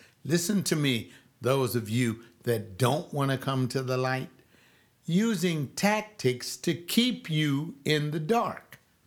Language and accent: English; Los Angeles, California, United States; I was born and reared in Los Angeles.